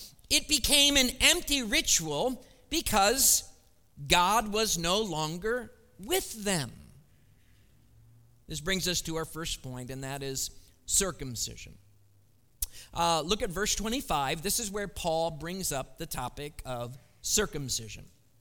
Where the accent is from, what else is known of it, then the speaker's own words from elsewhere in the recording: Ohio, United States; Well, some of you know this, not all of you do, but I grew up near Cleveland, Ohio. There, I admit it. We got it out. Cleveland.